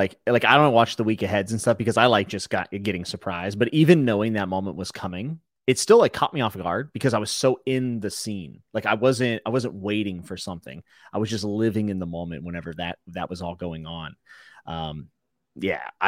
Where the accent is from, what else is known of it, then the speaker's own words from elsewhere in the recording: West Virginia, United States; I'm from West Virginia. I can say that. I used to live there.